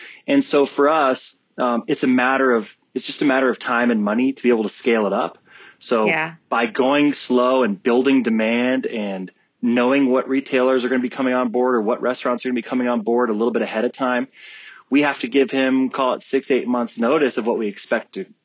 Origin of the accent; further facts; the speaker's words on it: Los Angeles, California, United States; I grew up in Los Angeles too.